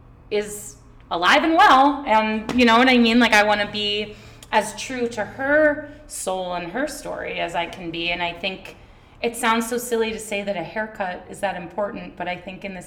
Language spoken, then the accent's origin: English; Allentown, Pennsylvania, United States; also born or lived in New York; I grew up in Allentown, lived in New York for 12 years, moved back here, and here we are.